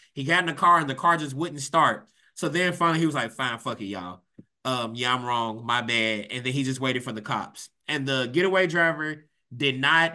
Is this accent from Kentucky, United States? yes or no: yes; Louisville, Kentucky, United States; I grew up in Louisville. There was a bunch of Winn-Dixies.